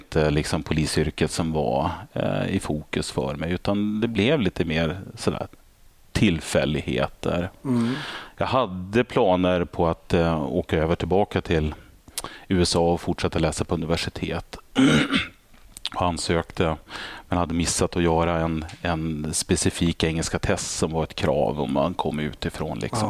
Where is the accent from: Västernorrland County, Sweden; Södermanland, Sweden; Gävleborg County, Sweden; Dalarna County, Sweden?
Västernorrland County, Sweden; Örnsköldsvik; Så att där är jag född och uppvuxen och där startade jag även min polisiära karriär.